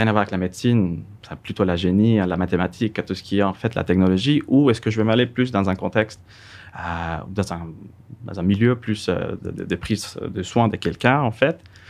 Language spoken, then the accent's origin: French; Venezuela; French is a second language; now in Canada; Je suis né et j'ai grandi au Venezuela, c'est en Amérique du Sud